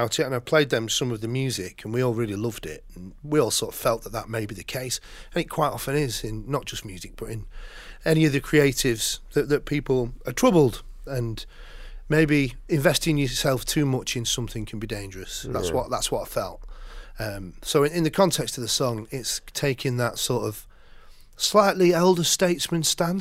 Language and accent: English; Bury, North West England, United Kingdom; we're all from Bury, which is, you know, we sort of say Manchester because of its heritage and because no one's ever heard of Bury, you know.